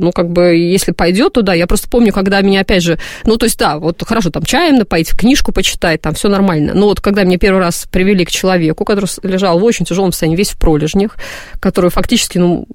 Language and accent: Russian; Minsk, Belarus; и я вот родом из Минска, нас привезли в Ленинград.